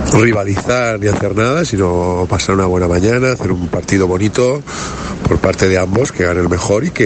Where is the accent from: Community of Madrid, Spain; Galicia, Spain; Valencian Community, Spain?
Valencian Community, Spain; Calpe; volvemos varios jugadores y yo incluido somos de Calpe